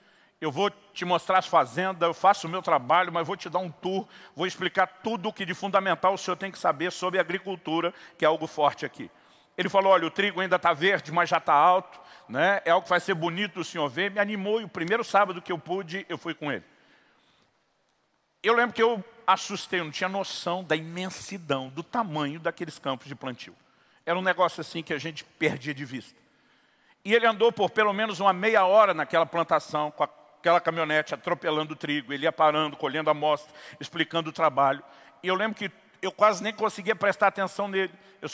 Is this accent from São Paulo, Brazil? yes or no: yes; Campinas, São Paulo, Brazil; moved away; mudei para o Paraná, estou no Paraná desde dezembro de 93, eu saí de Campinas, estado de São Paulo, que é a segunda maior cidade do maior estado. Eu cresci na selva de pedra, não conhecia nada da agricultura.